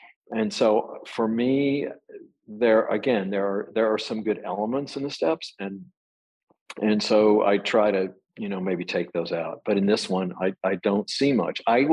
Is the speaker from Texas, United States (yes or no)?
yes; Texas, United States; I was raised in Texas, and there was a lot of very churchy stuff going on there, of course.